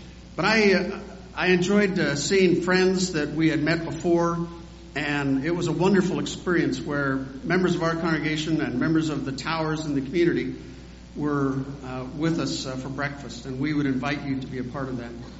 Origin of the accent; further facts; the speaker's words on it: United States; As an American, I'm thinking, we got a lot of stresses on our system.